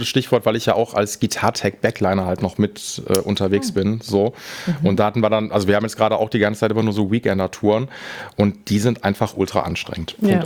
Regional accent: Essen, North Rhine-Westphalia, Germany; Also ich komme aus Essen und bin in Essen, so das dreckige Ruhrgebiet hier in Deutschland.

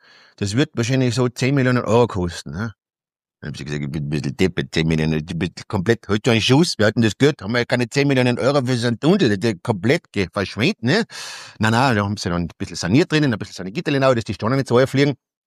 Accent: Austria; Bei uns in Österreich, was bauen, ich meine, seien wir uns doch ehrlich, dann ist es in Österreich schon mit kleinen Bauprojekten schwer.

